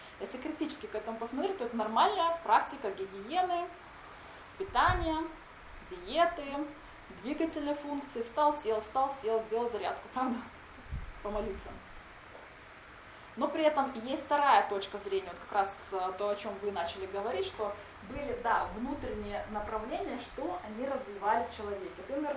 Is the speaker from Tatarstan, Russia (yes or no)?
yes; Tatarstan, Russia; я выросла в Татарстане